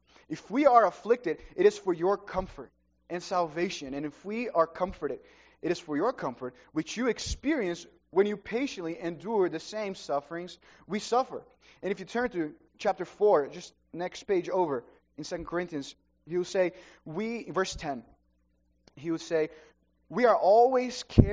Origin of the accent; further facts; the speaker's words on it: Brazil; English is a second language; I'm from Brazil, for those of you who don't know me, and I had just finished high school. I had gone back to visit my family in Brazil.